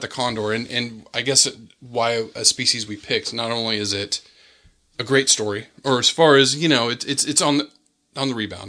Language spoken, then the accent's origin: English; San Diego, California, United States; San Diego Zoo, because I grew up near the San Diego Zoo.